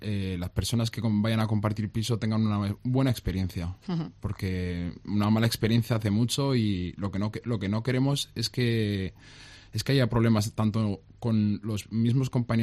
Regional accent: Cuenca, Castilla-La Mancha, Spain; porque nosotros somos de aquí de Cuenca

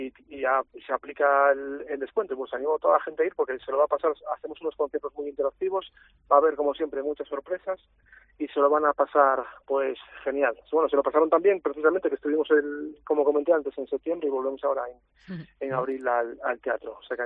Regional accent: Perlora, Asturias, Spain; Yo soy de Perlora, un pueblo que queda en el concejo costero de Carreño, la capital es Candás

